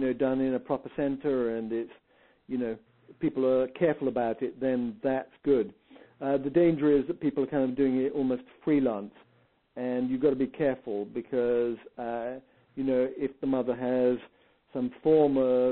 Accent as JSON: {"language": "English", "country": "India", "tie": "born there", "said": "because I was born in India."}